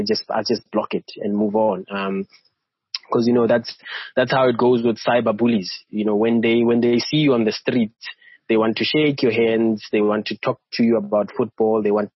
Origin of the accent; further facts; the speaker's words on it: Bethlehem, Free State, South Africa; Growing up, I'm from Bethlehem in the Free State.